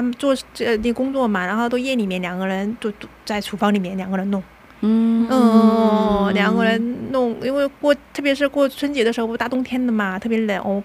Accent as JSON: {"language": "Chinese", "country": "South Korea", "second_language": "Chinese", "moved": "as an adult", "lives_now": "China", "said": "他们发现他们也都跟我一样，就是都是韩国人，但是就他们也都在自己的国家这样子生小孩，不像我是外国人嘛"}